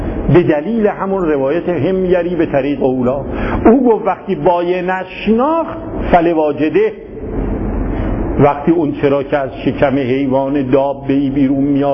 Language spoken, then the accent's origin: Persian; Yazd, Iran; نه ما هم یزدی هستیم دیگه، خودمون اول گفتیم.